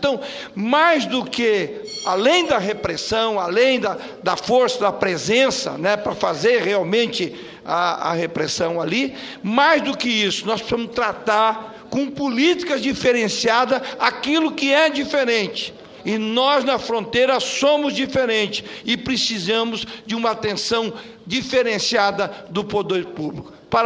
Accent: Mato Grosso do Sul, Brazil; eu também sou do Mato Grosso do Sul.

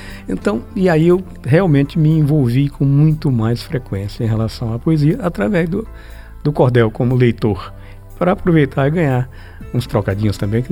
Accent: Crateús, Ceará, Brazil; also born or lived in Nova Russas; eu vivi em Crateús praticamente a minha infância e adolescência, que eu saí de Nova Russas muito pequeno, com menos de 5 anos.

